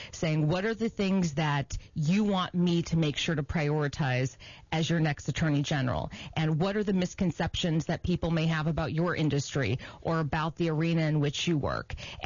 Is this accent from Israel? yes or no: no; Champaign-Urbana, Illinois, United States; some of the things that I learned growing up in Champaign-Urbana